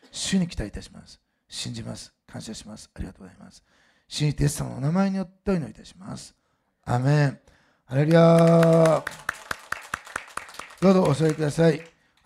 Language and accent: Japanese; Osaka, Japan; 道に乗ってこう手を置いてる人は大阪の人ではないんです。今は知りませんよ。昔はそうだったんで、私そこで育ったんですね。